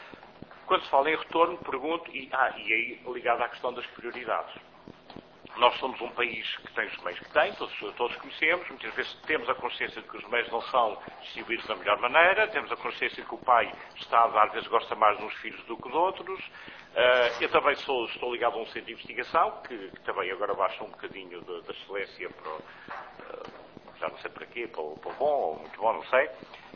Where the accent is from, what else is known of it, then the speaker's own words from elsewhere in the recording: Azores, Portugal; Eu sou dos Açores e, portanto, preocupo-me por sismos e com os vulcões.